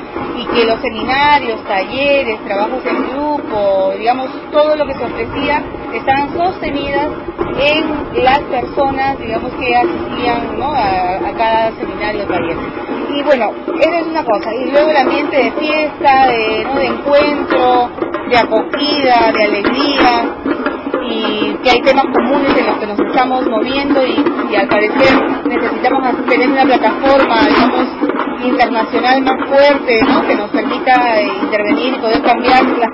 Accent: Lima, Peru; de Lima, Perú

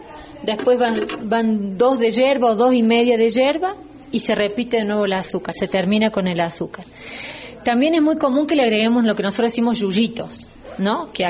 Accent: Córdoba, Argentina; Bueno, mira, yo soy cordobesa, entonces te puedo contar cómo hacen en mi provincia el mate.

